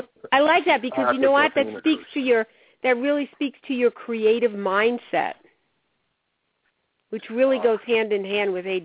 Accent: New York, United States; growing up in New York, I have a similar, even though he and I are from different places

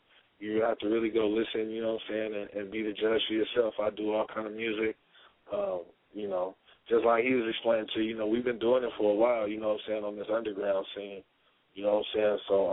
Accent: San Francisco, California, United States; Well, you know, I'm from the Bay Area. You feel me? I'm from Frisco. You know what I'm saying? You know, Ocean View District.

